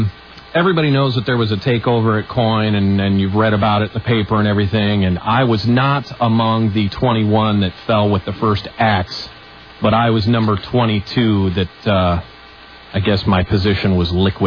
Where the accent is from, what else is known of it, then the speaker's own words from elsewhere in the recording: Council Bluffs, Iowa, United States; I am originally from Iowa. Grew up in Council Bluffs, went to the University of Iowa, and then worked in Cedar Rapids for about 5 years.